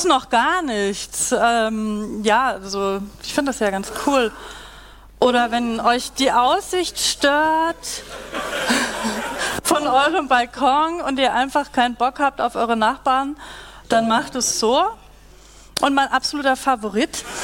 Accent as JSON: {"language": "German", "town": "Freiburg", "region": "Baden-Württemberg", "country": "Germany", "said": "Und zwar habe ich ein Beispiel mitgebracht aus meiner Heimat, nämlich aus Freiburg."}